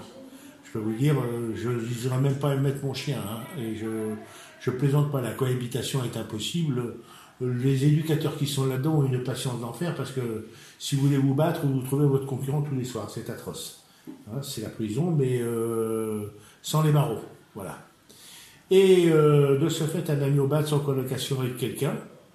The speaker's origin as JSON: {"language": "French", "town": "Versailles", "region": "Île-de-France", "country": "France", "tie": "born there", "said": "je suis né à Versailles"}